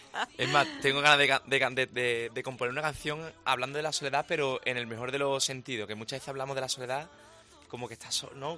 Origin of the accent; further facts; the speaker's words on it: Huelva, Andalusia, Spain; Vengo del flamenco, soy de Huelva, soy sureño, y abro la boca y se me nota, ¿no?